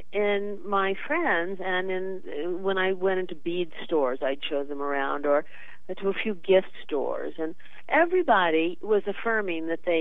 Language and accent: English; Boulder, Colorado, United States; also born or lived in San Francisco; I'm from Boulder, Colorado. I actually live in a small village outside of Boulder called Gold Hill, but I've been in Colorado. I was born in San Francisco, and then I've lived in Boulder for almost 30 years now.